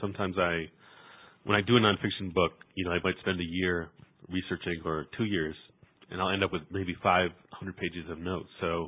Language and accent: English; Buffalo, New York, United States; but I said it in the place probably I knew best, which was my hometown of Buffalo.